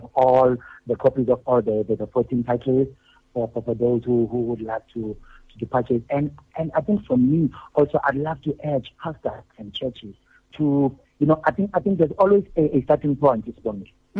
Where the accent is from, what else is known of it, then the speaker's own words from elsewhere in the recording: South Africa; the sad thing about us, especially as South African Christian community, is that we have books for everything in our home library